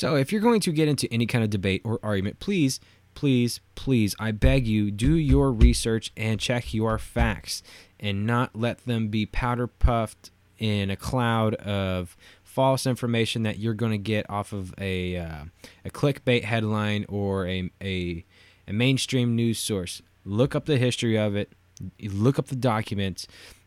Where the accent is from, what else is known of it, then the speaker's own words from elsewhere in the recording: Brenham, Texas, United States; my hometown of Brenham, Texas, compared to Austin.